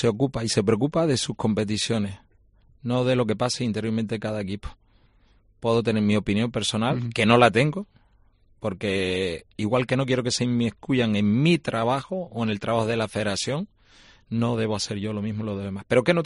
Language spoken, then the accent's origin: Spanish; Puerto de la Cruz, Canary Islands, Spain; del Puerto Cruz que veía ayer, que es el equipo de mi pueblo, aunque no puedo ir al estadio, al campo